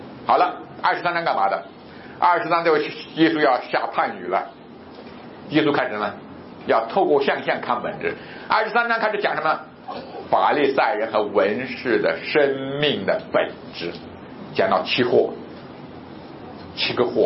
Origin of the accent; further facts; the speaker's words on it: China; 特别在中国这个国家，对，我生在这个国家，我长在这个国家，我工作在这个国家，